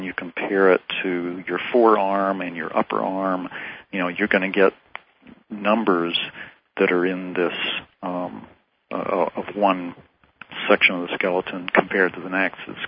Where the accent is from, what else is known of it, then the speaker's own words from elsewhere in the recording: West Virginia, United States; I was so fortunate that I had an education growing up in West Virginia